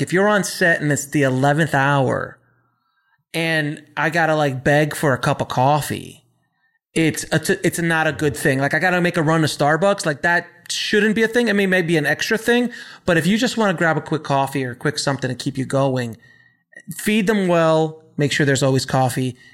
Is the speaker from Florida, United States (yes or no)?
yes; Miami, Florida, United States; It's so funny because I come from Miami, and that's where I started my production career. And I'm Cuban, so I was raised on Cuban coffee.